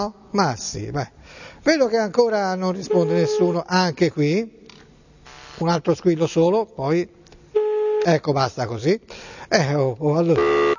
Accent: Florence, Tuscany, Italy; Io sono toscano, non so se la mi capisce, sono di Firenze.

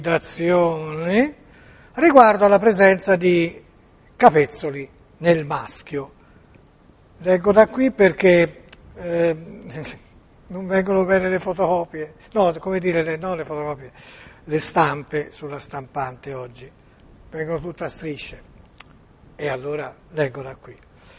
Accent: Florence, Tuscany, Italy; Io sono di Firenze

